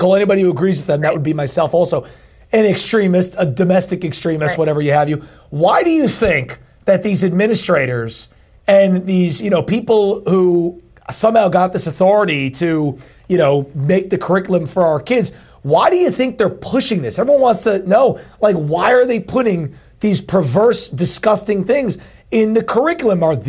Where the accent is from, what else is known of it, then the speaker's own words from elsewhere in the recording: New Jersey, United States; good friend who is really doing amazing work with Moms for Liberty in my home state of New Jersey